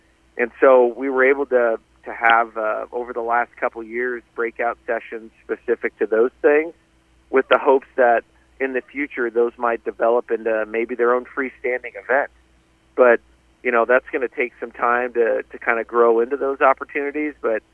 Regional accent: Nebraska, United States; I spoke to a lot of producers in Nebraska, being that I'm from Nebraska.

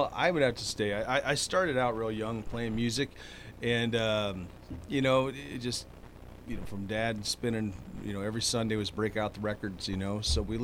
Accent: Mediapolis, Iowa, United States; I graduated from a little town in Mediapolis, Iowa.

